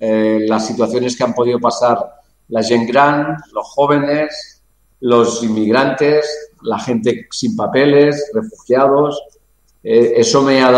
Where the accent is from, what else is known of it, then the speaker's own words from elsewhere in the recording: Barcelona, Catalonia, Spain; born there; Perdonad mi catalán, castellano y acento, porque yo nací en Barcelona, pero mis padres vinieron de Tarragona, O sea que esto de la barrecha viene de muchos años atrás.